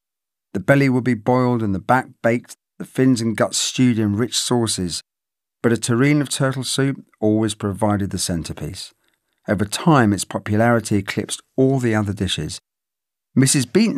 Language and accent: English; London, United Kingdom; when I was a kid growing up in London in the 70s.